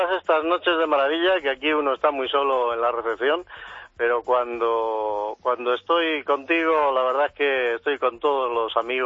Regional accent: Madrid, Community of Madrid, Spain; now in Granada, Spain; no soy de Granada, soy de Madrid.

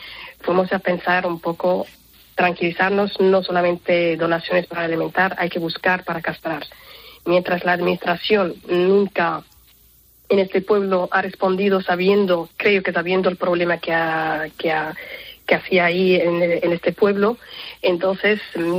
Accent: Morocco; Yo soy de Marruecos.

